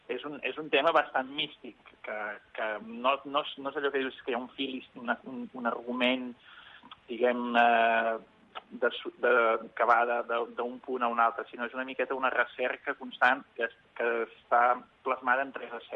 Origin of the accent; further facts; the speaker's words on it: Barcelona, Catalonia, Spain; jo sóc de Barcelona, nascut a Barcelona